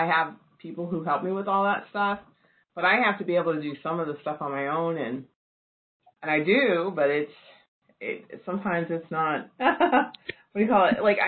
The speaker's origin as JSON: {"language": "English", "region": "Kentucky", "country": "United States", "said": "So when I was in college, even though I'm from Kentucky, I never got to ride a horse."}